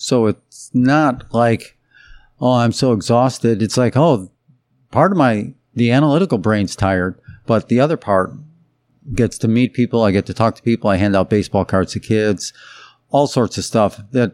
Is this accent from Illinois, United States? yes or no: yes; Chicago, Illinois, United States; I played outside hockey. I grew up in Chicago, so I played hockey outside.